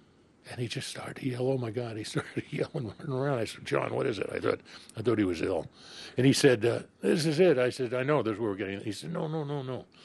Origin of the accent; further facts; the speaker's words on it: New York City, New York, United States; I was born and brought up in New York.